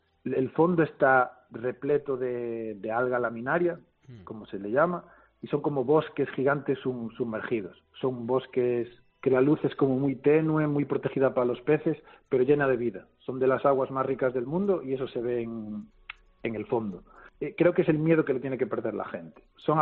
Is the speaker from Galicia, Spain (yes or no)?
yes; Louro, Galicia, Spain; Como creo que para mucha gente de Louro, de mi pueblo, casi somos los de Louro, como somos muy de nuestro pueblo.